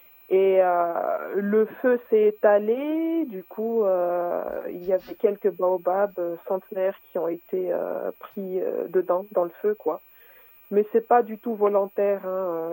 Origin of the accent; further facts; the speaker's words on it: Morondava, Menabe, Madagascar; Je viens de Morondave, j'ai grandi à Morondave, je suis née à Morondave, j'ai grandi à Morondave. C'est une ville qui se situe dans le sud-ouest de Madagascar.